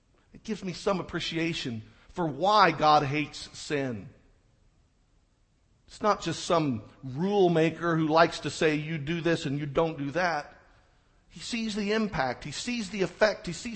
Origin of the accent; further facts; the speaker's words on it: Joplin, Missouri, United States; I remember driving through Joplin, Missouri, my hometown, a couple of weeks after the devastating tornado in May of this year